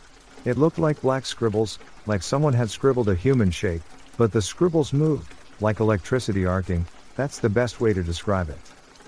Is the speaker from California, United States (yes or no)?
no; Connecticut, United States; now in Arizona, United States; I was born in Connecticut and lived in Connecticut until 2002 when I moved to Arizona. I have been here since.